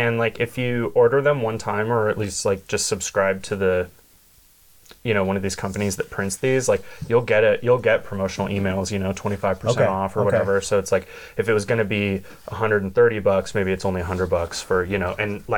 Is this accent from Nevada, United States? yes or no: yes; Las Vegas, Nevada, United States; I'm from Las Vegas, so we'll go we'll go Golden Tiki.